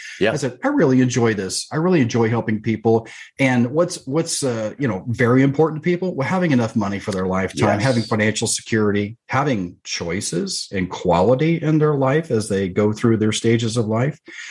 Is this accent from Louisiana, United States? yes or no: no; Texas, United States; I grew up in Texas. I was a country kid